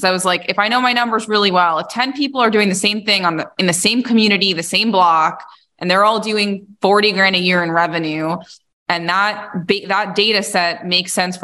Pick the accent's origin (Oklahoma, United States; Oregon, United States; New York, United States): New York, United States; now in Arizona, United States; I was, I'm born and raised in New York originally. I had my real estate license before I went to school.